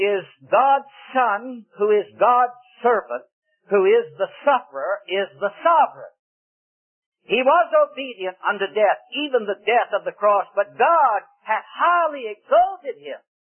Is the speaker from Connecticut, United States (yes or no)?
no; Richmond, Virginia, United States; in my hometown of Richmond, Virginia.